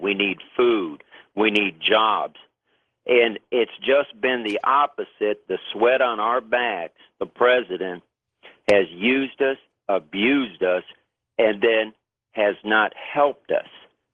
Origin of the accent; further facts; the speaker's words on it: Sun Valley, California, United States; And, Nori, I grew up in Sun Valley, California.